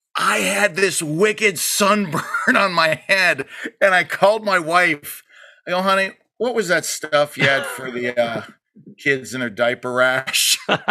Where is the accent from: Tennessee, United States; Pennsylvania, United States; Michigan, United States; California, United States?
Pennsylvania, United States; McKeesport; where the town I grew up in Pennsylvania, outside of Pittsburgh, McKeesport